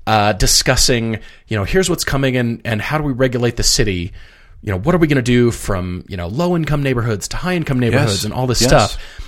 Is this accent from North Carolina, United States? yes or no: no; Colorado, United States; I mean, I grew up in Colorado, and I remember trying to hack the Jeep to direct the airflow onto the windshield